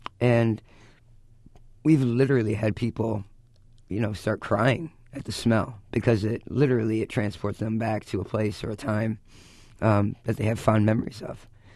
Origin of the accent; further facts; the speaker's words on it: Michigan, United States; because growing up in Michigan, when I did, it was still acceptable to rake the leaves